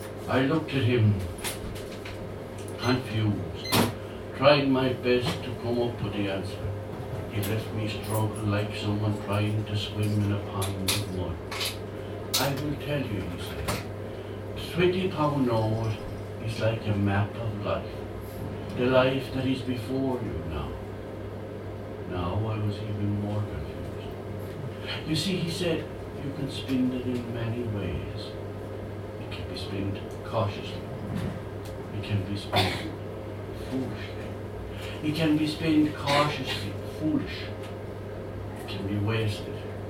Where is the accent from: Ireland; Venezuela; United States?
Ireland; Munster; I was born in East Limerick, out country in East Limerick, and I grew up near my uncle Jack, who was a farmer.